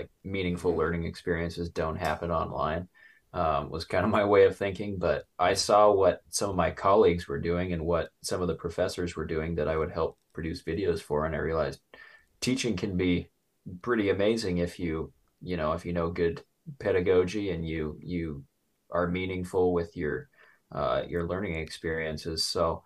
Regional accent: Torrington, Wyoming, United States; Yeah, southeast near the town of Torrington. You know where that's at? Like, right up against the Nebraska border, about an hour and a half north of Cheyenne, the capital.

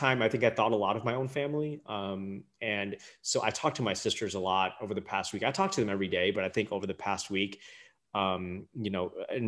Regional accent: Minneapolis, Minnesota, United States; also born or lived in St. Paul; growing up in the Twin Cities, in Minneapolis and St. Paul, I mean, I think we have such a big community that, like, when I'm around other Hmong people, you know, obviously very comfortable

